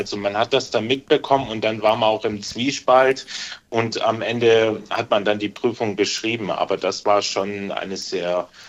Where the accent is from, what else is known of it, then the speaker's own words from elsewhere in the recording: Berlin, Germany; also born or lived in Karlsruhe; Habe anfangs in Karlsruhe studiert und bin dann nach Berlin gewechselt, meine Heimatstadt.